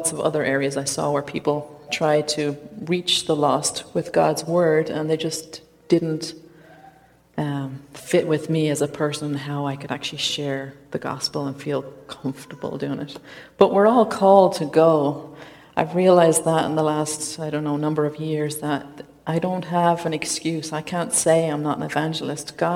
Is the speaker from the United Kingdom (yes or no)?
no; Ireland; now in United States; I think I've probably lost a lot of my accent. I don't know if you realize I'm from Ireland, 6,000 miles away.